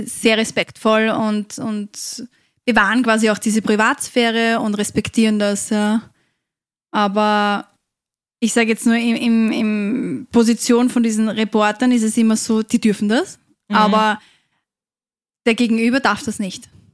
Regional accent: Austria; vielleicht bei uns in Österreich ist das jetzt nicht so extrem ausgeprägt

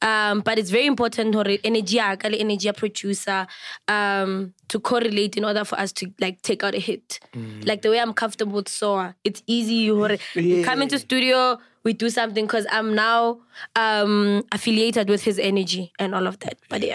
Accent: South Africa; Actually, I'm a South African. That's all it can be. But I'm a full Venda by bloodline. But I was raised by a very beautiful Sotho woman.

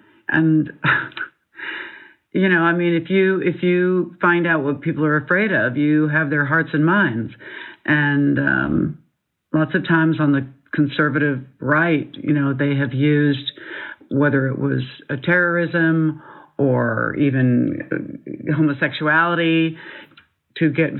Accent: Seattle, Washington, United States; It certainly was not taught, or I grew up in Seattle, Washington, was not taught in the schools.

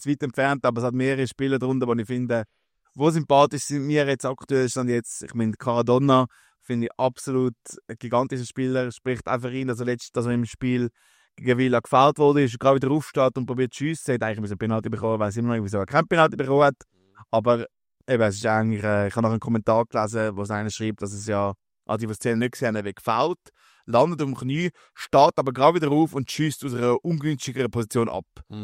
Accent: Switzerland; wo wir als Schweizer ganz schlechte Erinnerungen haben

